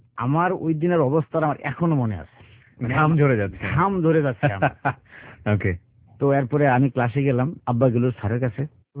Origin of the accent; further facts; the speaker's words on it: Bangladesh; যদি সারা বাংলাদেশের অবহেলিত গ্রামের কোনো লিস্ট করা হয়, আমার গ্রামটা থাকবে সবার উপরে।